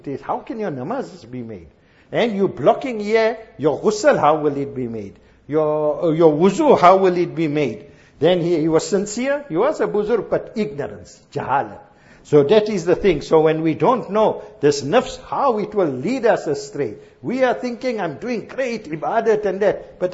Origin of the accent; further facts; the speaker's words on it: Azaadville, Gauteng, South Africa; we come from Azadville, Joburg.